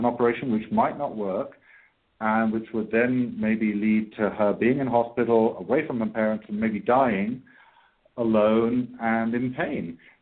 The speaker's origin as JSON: {"language": "English", "country": "United Kingdom", "lives_now": "Ireland", "said": "I live in Ireland now, and even though I'm British, I now live on Ireland."}